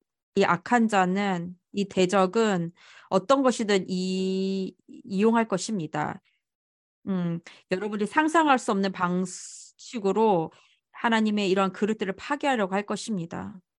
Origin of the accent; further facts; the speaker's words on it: China; 제가 어렸을 때 공산당 중국에서 자랐을 때